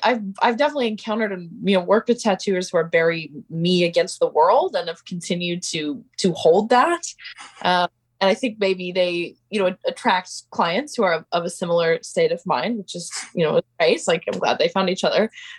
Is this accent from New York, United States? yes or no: no; Portland, Oregon, United States; I grew up in Portland, and we spent a lot of time throughout my childhood on the Oregon coast, south, like Waldport and Yahats.